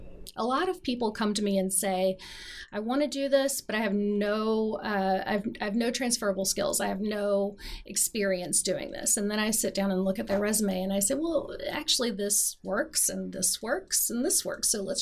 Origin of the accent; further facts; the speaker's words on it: Appalachia, United States; moved away as an adult; I grew up in Appalachia on the border between North Carolina and Virginia, in a tiny little place that no one would recognize. I left that area when I was 25